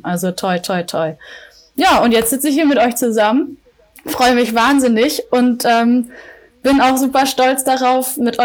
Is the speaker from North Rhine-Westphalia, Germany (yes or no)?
no; Rostock, Mecklenburg-Vorpommern, Germany; born there; also born or lived in Leipzig; now in Hamburg, Germany; Ich bin 28 Jahre alt und gebürtige Rostockerin. Hab dann unter anderem 3 Jahre lang in Leipzig gewohnt und dort Sportmanagement studiert, bevor ich dann vor ziemlich genau 2 Jahren nach Hamburg gezogen bin